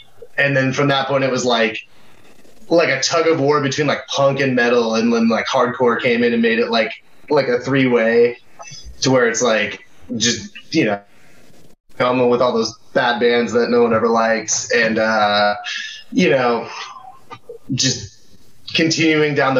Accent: Puyallup, Washington, United States; Yeah. We all grew up in the area. Like, I grew up in, like, Puyallup, South Hill area.

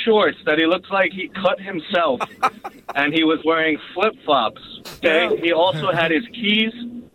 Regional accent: New Jersey, United States; now in Rhode Island, United States; I'm originally from New Jersey. I had just moved to Rhode Island about 6 months ago

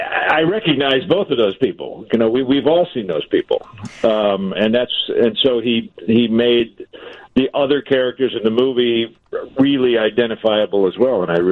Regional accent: Rolling Meadows, Illinois, United States; also born or lived in Park Ridge, United States; I'm from Rolling Meadows.

